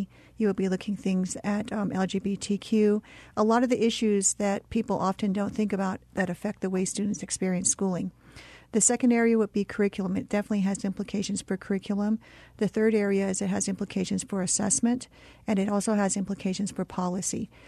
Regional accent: Taos, New Mexico, United States; And I'm from Taos. I'm half Taos and half Navajo.

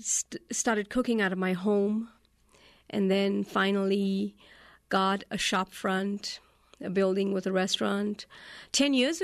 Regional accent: England, United Kingdom; also born or lived in Australia / South Africa / Singapore / Hong Kong; I did not grow up in India. My parents are Indian. They're from southern India. I grew up in England, Australia, South Africa, a little bit in Singapore, and a little bit in Hong Kong.

